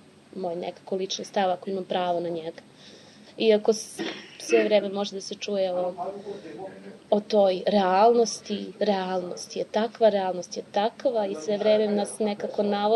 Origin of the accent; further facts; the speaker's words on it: Pristina, Kosovo; now in Kraljevo, Serbia; Mi smo prešli iz Prištine u dalje, u užu Srbiju, 99. godine. Krajem 99. godine.